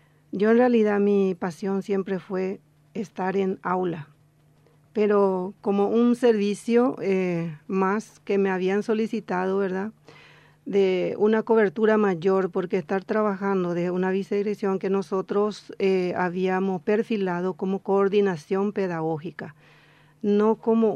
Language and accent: Spanish; Concepción, Paraguay; Yo vine de Concepción y empecé a trabajar como maestra